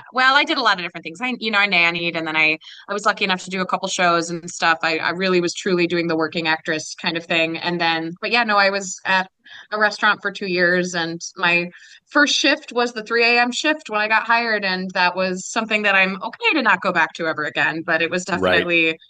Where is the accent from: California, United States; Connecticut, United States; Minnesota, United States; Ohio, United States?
Minnesota, United States; Roseville; Like I said, born and raised in Roseville. Well, I guess I was born in St. Paul, but then we moved to Roseville when I was very young.